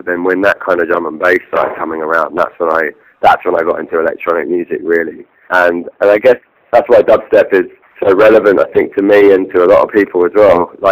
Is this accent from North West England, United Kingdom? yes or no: no; London, United Kingdom; I'm from London, born and bred. Spent a few years living in, you know, various places. London's where I'm from, and it's where I'm going to continue to be from for the foreseeable future.